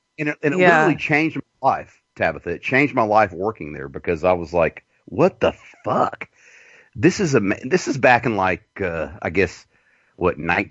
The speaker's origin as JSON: {"language": "English", "region": "the South", "country": "United States", "tie": "born or raised there", "said": "You know, I was raised in the South. This is what I dealt with, you know."}